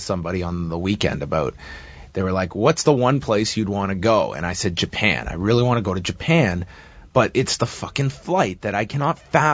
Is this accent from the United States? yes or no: no; Canada; I've always heard the diet. But I'm Canadian. There it is. I'm not Asian.